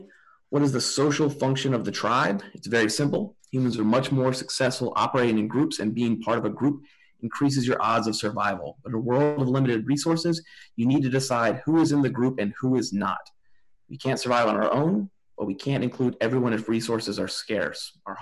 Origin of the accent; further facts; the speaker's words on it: South Carolina, United States; Yeah, so I'm from South Carolina, and Lindsey Graham is one of the senators there.